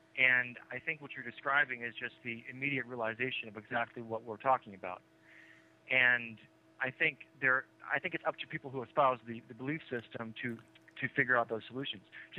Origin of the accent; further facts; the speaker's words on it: Wisconsin, United States; Yes, I'm from Wisconsin, actually. It means a lot to me. I'm from Wisconsin.